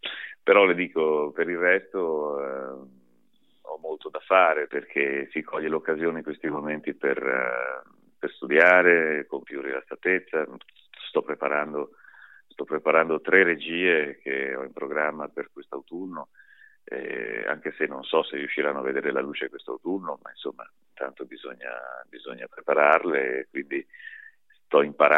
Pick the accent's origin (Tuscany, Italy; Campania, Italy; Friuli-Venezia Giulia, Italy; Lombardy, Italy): Lombardy, Italy; Brescia; Ma io sono bresciano d'origine e tuttora ci vivo quando non sono in giro per il mondo per tournée.